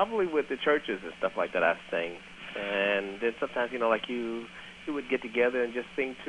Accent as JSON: {"language": "English", "region": "New York", "country": "United States", "tie": "born or raised there", "said": "Yes, that's where I was born and raised."}